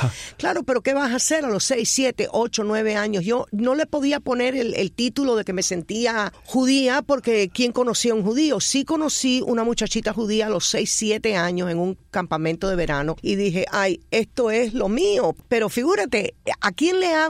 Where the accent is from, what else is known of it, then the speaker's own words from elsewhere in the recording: Havana, Cuba; born there; Bueno, yo nací en La Habana.